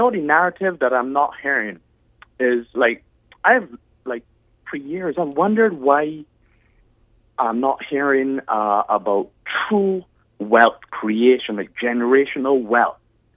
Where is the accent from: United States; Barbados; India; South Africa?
Barbados; Yes, I'm calling from Toronto. I'm a Barbadian.